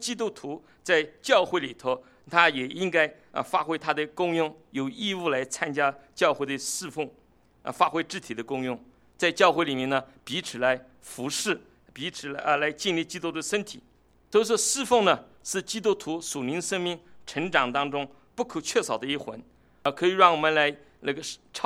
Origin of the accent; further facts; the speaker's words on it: China; 我们中国人呢比较讲究这个功利得失心比较重